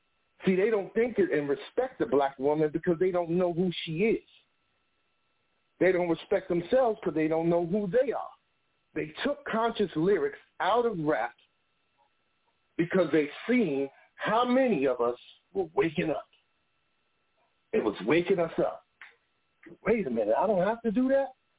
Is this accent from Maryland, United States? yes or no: no; Queens, New York, United States; I, too, am from Queens, New York, and I came from